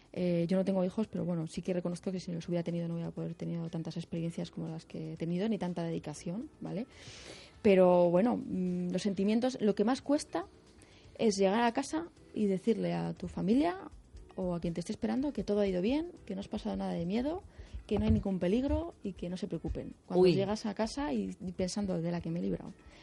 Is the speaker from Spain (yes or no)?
yes; Spain; no sé por qué soy española